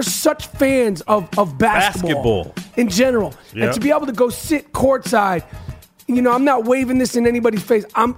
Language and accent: English; New York City, New York, United States; And I know it has a lot to do with the fact that I'm a New Yorker, and it just means a lot to me.